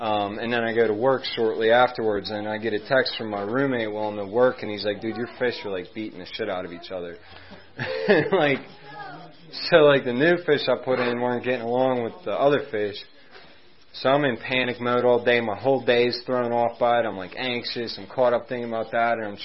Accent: Bridgeville, Pennsylvania, United States; And I grew up in Bridgeville, South Fayette area, South Hills of Pittsburgh.

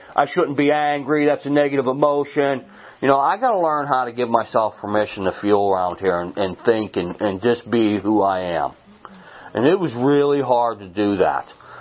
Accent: Pennsylvania, United States; I really like this meeting. I'm from Beaver County.

